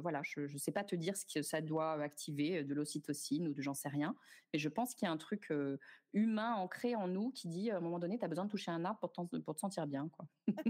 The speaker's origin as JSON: {"language": "French", "town": "Paris", "region": "Île-de-France", "country": "France", "said": "vis à Paris. Je suis sur le point de déménager et de changer de vie pour partir vivre à la campagne, parce que je suis une Parisienne qui n'a pas de peau."}